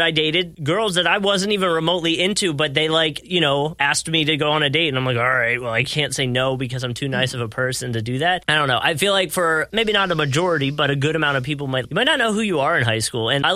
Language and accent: English; Pennsylvania, United States; moved away as an adult; Like, I came from Pennsylvania down to Florida to go to college.